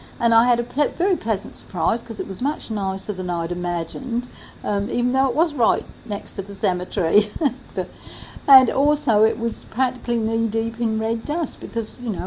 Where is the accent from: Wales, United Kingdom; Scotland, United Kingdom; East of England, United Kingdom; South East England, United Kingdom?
South East England, United Kingdom; Petworth; as soon as I opened my mouth, people could pinpoint that I came from Sussex, and he got talking to me, and it turned out that during the war he was in the army. And he'd been stationed in Petworth, where I come from